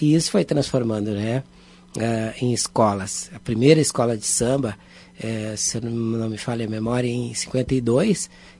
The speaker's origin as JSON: {"language": "Portuguese", "town": "Pedra Lisa", "region": "Rio Grande do Sul", "country": "Brazil", "tie": "born or raised there", "also_born_or_lived": "Cazuza Ferreira", "said": "Eu nasci em Cazuza Ferreira, mas cresci numa localidade chamada Pedra Lisa"}